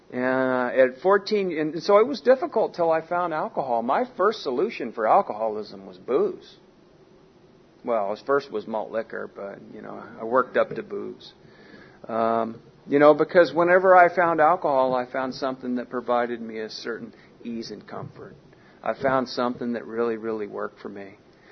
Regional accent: San Diego, California, United States; because as a kid growing up in the 70s down in Ocean Beach

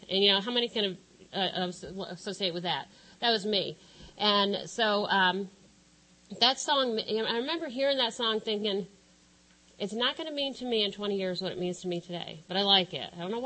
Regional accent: Encinitas, California, United States; I'm an alcoholic from Encinitas.

